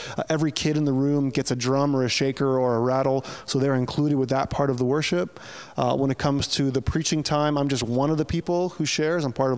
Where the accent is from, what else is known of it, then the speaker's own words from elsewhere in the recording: Toronto, Ontario, Canada; Toronto's my hometown. This is where I'm from. But I have a couple of connections to Sarnia.